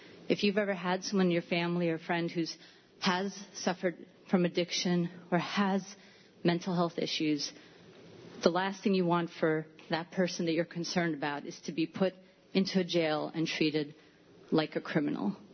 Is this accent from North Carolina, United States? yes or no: no; Freeville, New York, United States; I'm from Freeville.